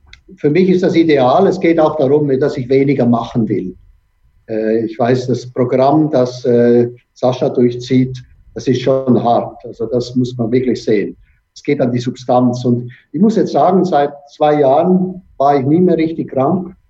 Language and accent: German; Switzerland; Ich bin ja auch Schweizer.